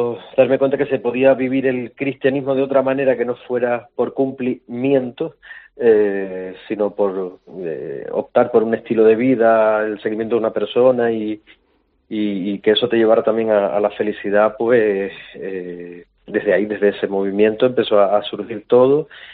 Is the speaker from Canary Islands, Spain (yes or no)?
yes; Canary Islands, Spain; como cualquier canario